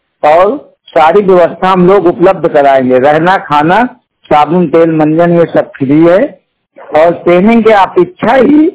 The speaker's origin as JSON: {"language": "Hindi", "town": "Fatehpur", "region": "Uttar Pradesh", "country": "India", "tie": "born or raised there", "said": "मैं फतेहपुर का मूल निवासी हूं।"}